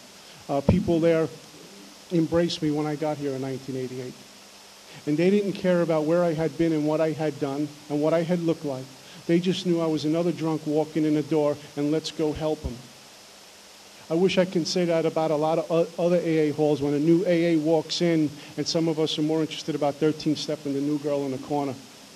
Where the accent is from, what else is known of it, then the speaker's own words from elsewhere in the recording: Brooklyn, New York, United States; My first drink came when I was about 14 years old. I grew up in Brooklyn